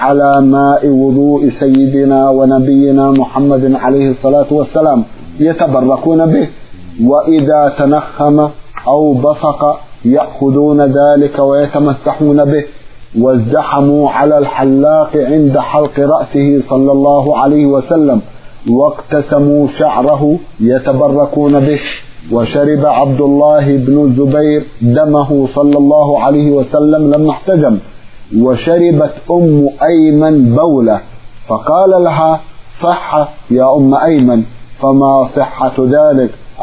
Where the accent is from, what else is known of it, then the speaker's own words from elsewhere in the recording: Somalia; رأيت في بعض الكتب المنتشرة عندنا في الصومال